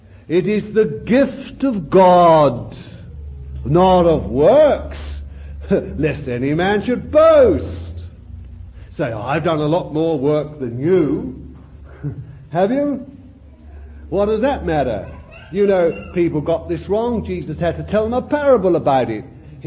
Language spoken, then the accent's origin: English; London, United Kingdom; born there; but then I was born in the East End of London. You see, terrible place.